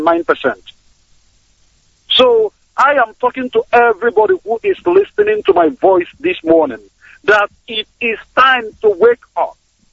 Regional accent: Onitsha, Anambra, Nigeria; now in Sweden; I hail from Onichado, Umude village on Onichado in Anambra State.

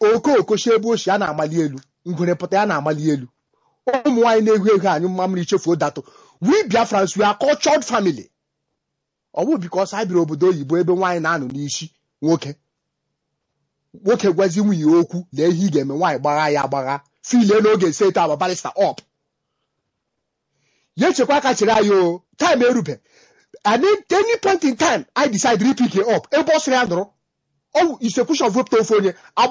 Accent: Basque Country, Spain; English is a second language; Actually, I'm from Spain, but not from Barcelona.

